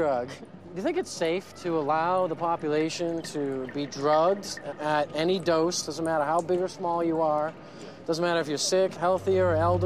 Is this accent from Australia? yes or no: no; Los Angeles, California, United States; I'm a photographer from Los Angeles